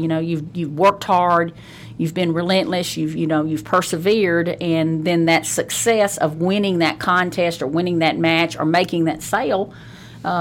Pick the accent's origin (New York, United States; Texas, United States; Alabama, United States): Alabama, United States; also born or lived in Tennessee; I grew up in the South in Alabama before Title IX.